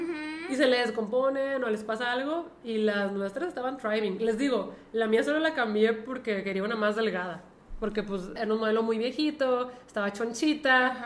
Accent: Mexico; nosotros somos mexicanos

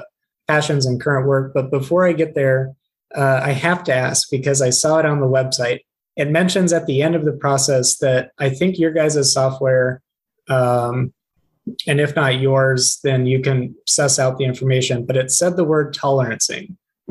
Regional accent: Tucson, Arizona, United States; I grew up in Tucson. I didn't know optics was a thing until freshman year.

